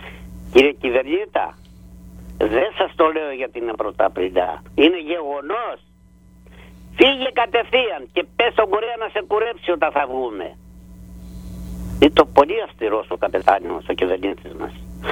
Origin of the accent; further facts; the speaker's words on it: Persena, Western Greece, Greece; Κατάγουμε από το νομό Ηλίας, πρωτεύουσα ο Πύργος, το χωριό μου λέγεται Πέρσενα. Είναι κάπου 850-900 μέτρα από θάλασσα.